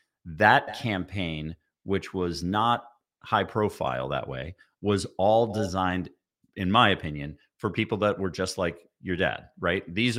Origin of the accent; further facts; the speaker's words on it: Evanston, Illinois, United States; I'm from Evanston, so this is going to sound real like inside baseball.